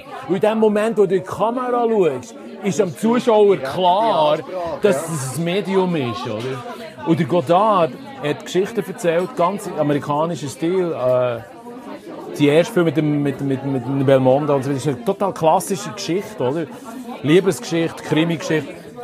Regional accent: Switzerland; Hey, schau, ich bin Schweizer und wir stehen dazu und darum schreibe ich jetzt Schweizerdeutsch.

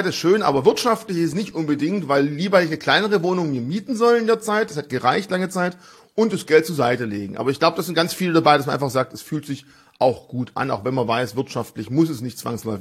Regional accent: Baden-Württemberg, Germany; als Schwabe, ich habe auch ein Haus gebaut

